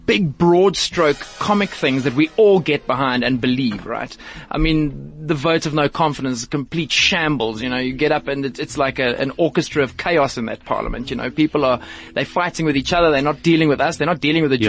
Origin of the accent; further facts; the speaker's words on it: Durban, KwaZulu-Natal, South Africa; look, I'm from Durban